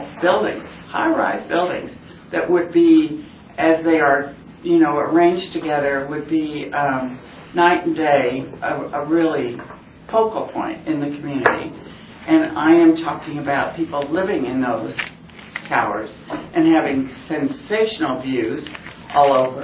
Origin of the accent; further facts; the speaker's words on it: Kansas, United States; but I'm originally from Kansas